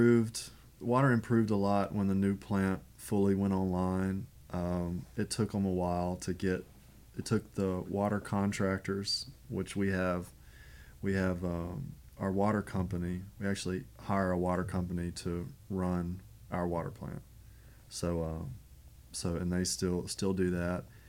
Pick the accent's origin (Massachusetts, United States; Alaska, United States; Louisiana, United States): Louisiana, United States; Ruston; So even where I grew up in Ruston made a B. But I always thought Ruston's water is great